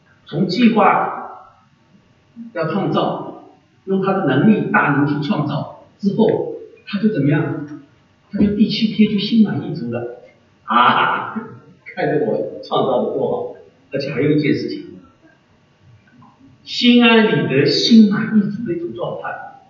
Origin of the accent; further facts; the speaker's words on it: China; 甚至小的时候还我们在中国大陆长大说上帝根本就不存在